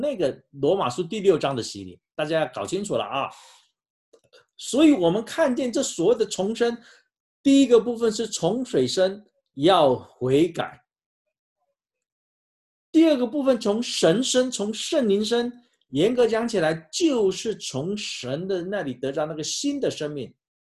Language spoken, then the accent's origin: Chinese; China; 请问我们中国人，其实这世界上好像文化都是一样的啊